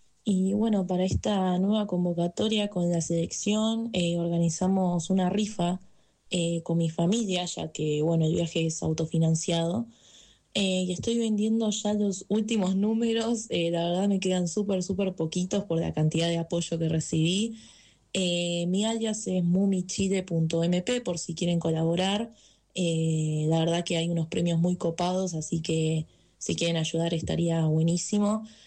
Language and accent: Spanish; Almagro, Buenos Aires, Argentina; Soy de Almagro, tengo 17 años